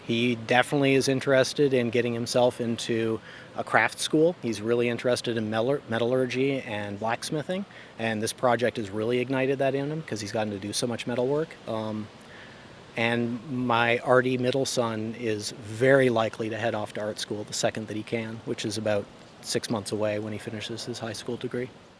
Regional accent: Canada; also born or lived in United States; I'm not from Iowa, but my family's from Iowa. I'm from everywhere and nowhere, born in the States, but grew up in Canada.

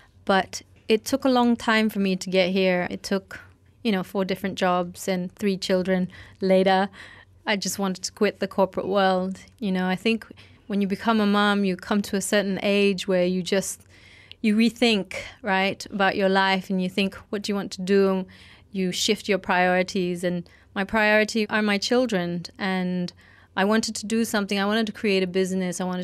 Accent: Bogor, West Java, Indonesia; because I grew up in Indonesia in a small village in Bogor

